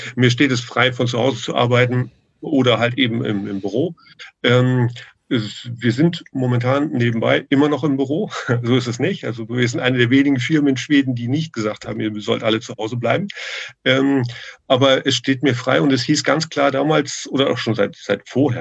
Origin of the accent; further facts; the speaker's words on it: Germany; wo ich gedacht habe, Mensch, ich als Deutscher werde jetzt echt nervös.